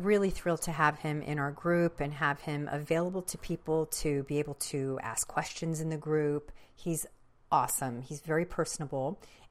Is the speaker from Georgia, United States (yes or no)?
no; Santa Fe, New Mexico, United States; I'm from Santa Fe, but my mom's family and my dad's family are all northern New Mexico in Mora. Do you know where Mora is?